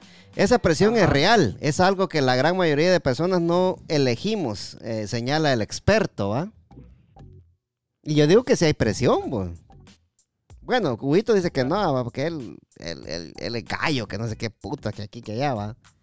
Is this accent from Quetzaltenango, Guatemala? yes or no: no; Jutiapa, Guatemala; Yo soy de Jutiapa, man.